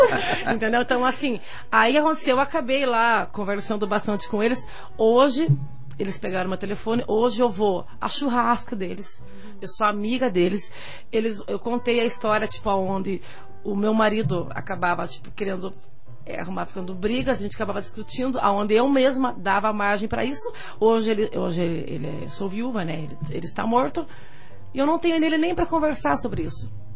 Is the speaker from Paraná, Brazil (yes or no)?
yes; Curitiba, Paraná, Brazil; Eu falei: não, sou de Curitiba.